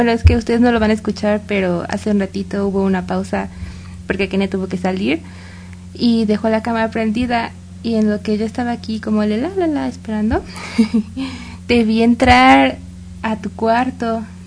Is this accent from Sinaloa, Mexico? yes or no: no; Morelos, Mexico; Nosotras somos de Morelos.